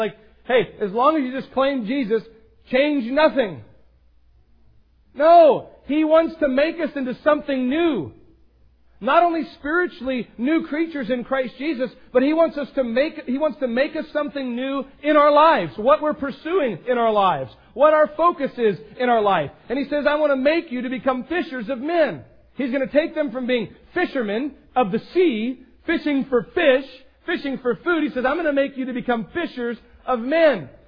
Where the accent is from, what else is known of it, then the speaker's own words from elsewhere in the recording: Astoria, Oregon, United States; I grew up in a fishing town. I grew up in Astoria, Oregon, and I've worked around fishermen.